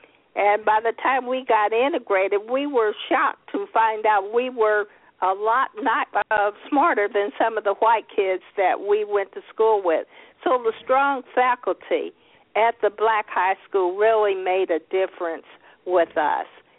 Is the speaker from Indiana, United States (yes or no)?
yes; Terre Haute, Indiana, United States; Well, I grew up in Terre Haute, Indiana, And a long time ago, I'm in my 80s now